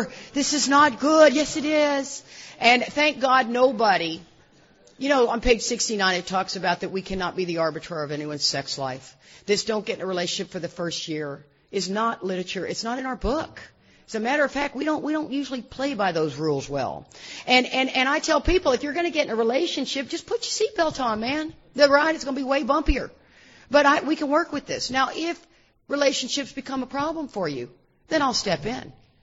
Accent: Texas, United States; you know, I'm from Texas. I am not from the South. Let's make that clear. I am from Texas.

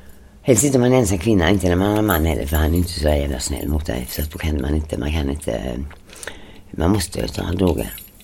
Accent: Gothenburg, Västra Götaland County, Sweden; Jag är född och uppvuxen i Göteborg, i Frölunda.

